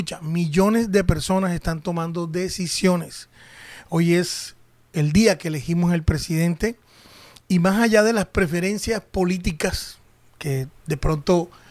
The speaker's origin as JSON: {"language": "Spanish", "town": "Barranquilla", "region": "Atlántico", "country": "Colombia", "said": "Es que hoy es un día muy, muy especial en Colombia, en mi país, aquí en Barranquilla, en Colombia."}